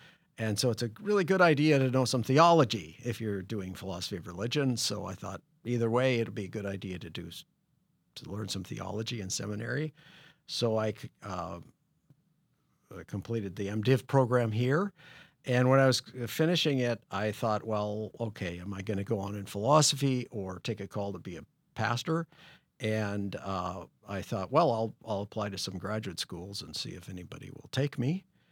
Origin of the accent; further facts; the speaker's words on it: Minnesota, United States; also born or lived in Alberta, Canada; But I grew up here, in nearby. My father was the first president of the AFLC, so I grew up in New Hope and Plymouth, went to the local schools here.